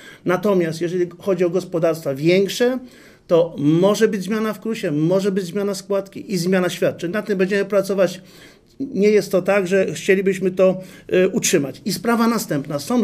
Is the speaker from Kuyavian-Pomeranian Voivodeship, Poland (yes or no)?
yes; Kuyavian-Pomeranian Voivodeship, Poland; Ja jestem rolnikiem z Kujawsko-Pomorskiego, no to spora odległość, trochę inna specyfika polskiej wsi